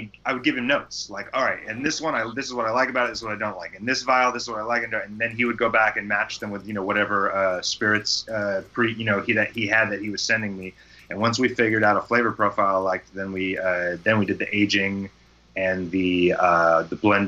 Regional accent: San Diego, California, United States; I grew up in San Diego by the Tijuana border, so all I ever make is Mexican food.

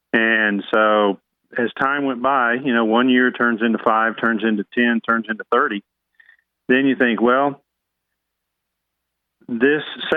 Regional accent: Dallas, Texas, United States; I'm from Dallas and lived here my entire life

